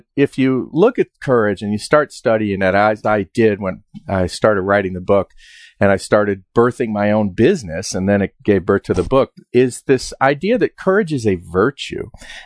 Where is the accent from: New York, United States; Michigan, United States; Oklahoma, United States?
New York, United States; I'm not from West Virginia. I'm from the suburbs of New York.